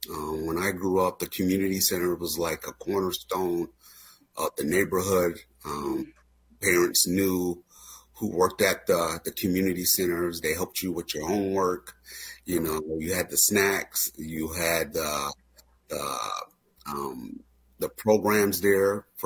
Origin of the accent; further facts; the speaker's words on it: Minneapolis, Minnesota, United States; born and raised in North Minneapolis. So I'm from the city, graduated from North High School, Polar.